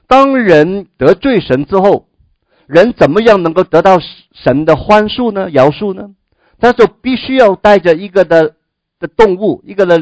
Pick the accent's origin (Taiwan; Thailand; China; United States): China; Guangdong; 如果人家生日我们广东人说